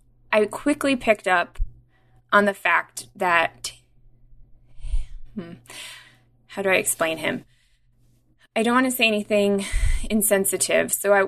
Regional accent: Maryland, United States; So I grew up in Maryland, and my family just naturally is just super active.

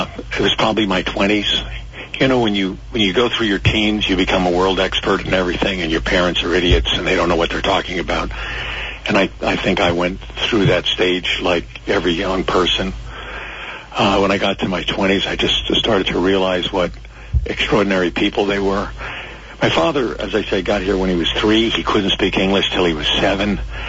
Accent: Maplewood, New Jersey, United States; I was raised in Maplewood, New Jersey. My father was an immigrant from Abruzzi, Italy.

